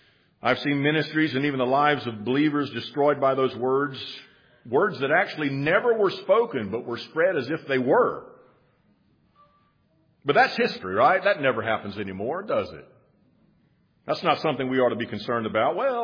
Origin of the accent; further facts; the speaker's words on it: Florida, United States; When I was a boy and a young teen, I grew up in Florida